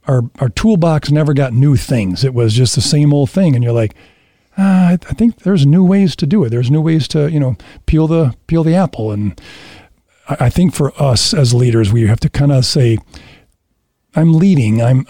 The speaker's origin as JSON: {"language": "English", "town": "Grand Rapids", "region": "Michigan", "country": "United States", "said": "I was from Grand Rapids. And that's a different background."}